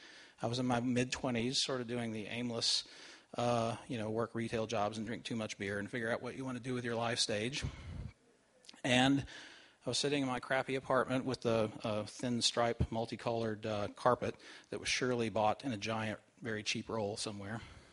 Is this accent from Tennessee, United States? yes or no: yes; Knoxville, Tennessee, United States; I grew up in East Tennessee, in and around a small city called Knoxville, kind of an overgrown college town.